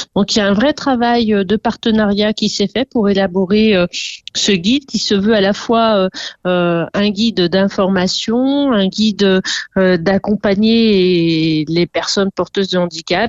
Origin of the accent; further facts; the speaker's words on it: Saint-Étienne, Auvergne-Rhône-Alpes, France; Et en tant que Stéphanois, en tant que citoyen